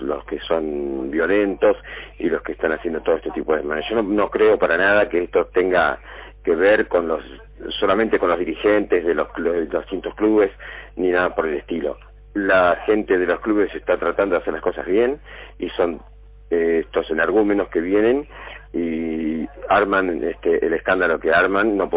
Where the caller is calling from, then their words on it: Rivera, Uruguay; Estoy en el departamento de Rivera.